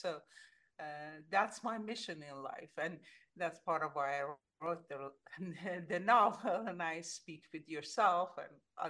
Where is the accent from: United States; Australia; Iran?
Iran; English is a second language; moved away; I grew up in Iran, and I always wanted to write, but writing in Iran, and same as here, if you want to stay an ethical and a good person, it's hard.